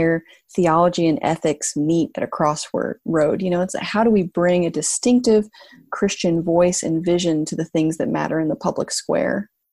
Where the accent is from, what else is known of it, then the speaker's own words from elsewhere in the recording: California, United States; now in New England, United States; I am still a Californian for sure.